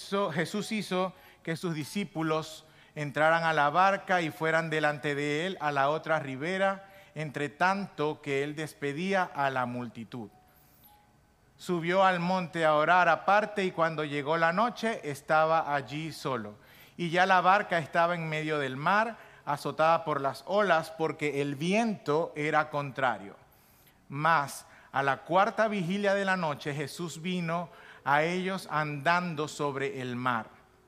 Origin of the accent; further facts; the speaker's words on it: Venezuela; Los que somos venezolanos tuvimos oportunidad de estar pendientes de nuestro país